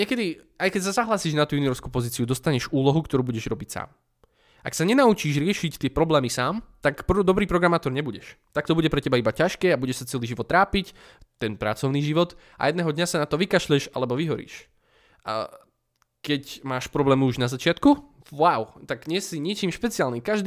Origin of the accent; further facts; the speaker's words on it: Trstená, Žilina Region, Slovakia; ja pochádzam zo Slovenska, z Trstenej